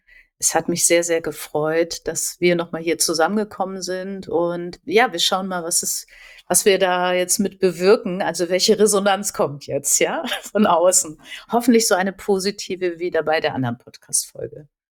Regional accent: Borkum, Lower Saxony, Germany; Es ist nämlich Borkum, meine Heimat.

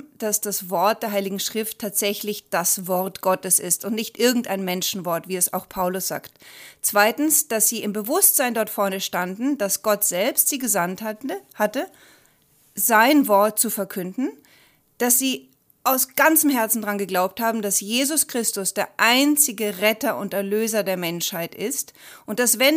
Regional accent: Rhineland, Germany; Also ich komme aus dem Rheinland, habe aber in Heidelberg, Dresden und München Jura studiert.

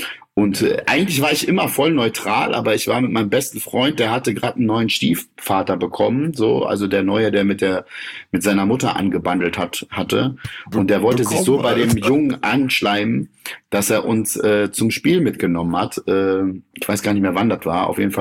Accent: Bad Pyrmont, Lower Saxony, Germany; Ausländerkind einfach aufwächst, so. Außer du hast wirklich einen geilen Verein in deiner Stadt, so, ne? Bei uns in Bad Pyrmont

